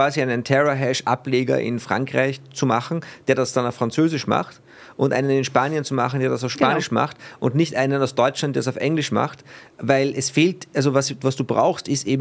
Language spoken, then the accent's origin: German; Austria; als Österreicher mache ich dann immer den Witz